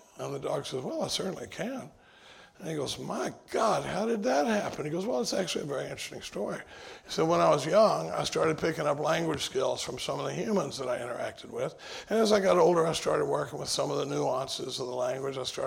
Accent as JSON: {"language": "English", "town": "Dallas", "region": "Texas", "country": "United States", "lives_now": "Austin, United States", "said": "But I come from Dallas. I live in Austin now. I've been in Austin since 1977."}